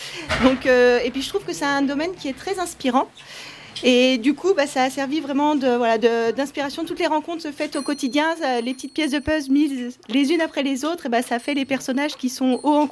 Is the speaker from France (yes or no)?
yes; Île-de-France, France; now in Vittel, France; J'habite dans les Vosges à Vittel et j'ai fait l'école d'agronomie de Nancy, mais au tout départ je venais de Seine-et-Marne.